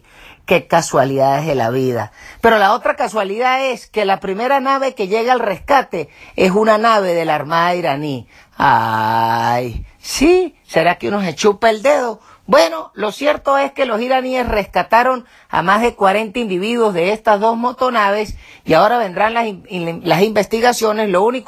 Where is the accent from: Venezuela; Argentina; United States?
Venezuela; la cédula mía que dice que yo soy venezolano